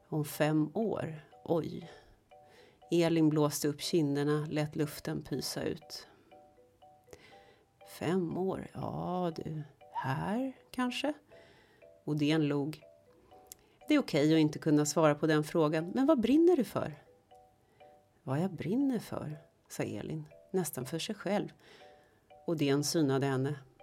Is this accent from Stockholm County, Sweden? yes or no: yes; Stockholm, Stockholm County, Sweden; Och det är ju samma sak med mig som är stockholmare.